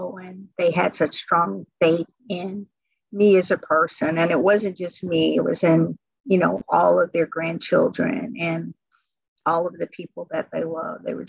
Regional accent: Atlanta, Georgia, United States; And so I didn't attend elementary school with kids that grew up from my environment because I grew up in Atlanta.

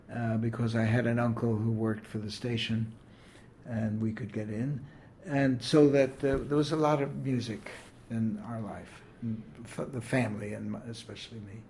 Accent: New York City, New York, United States; born there; And I was born in Sunnyside, Queens, New York City.

